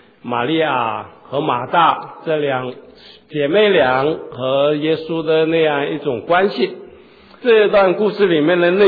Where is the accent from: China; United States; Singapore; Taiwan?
China; 比如说我们中国人有时候会说灵魂出窍啊，去跑了一圈又跑回来了。